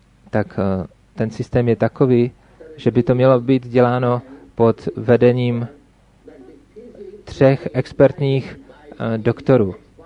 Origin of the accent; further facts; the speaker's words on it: India; Czech is a second language; protože já pocházím z Indie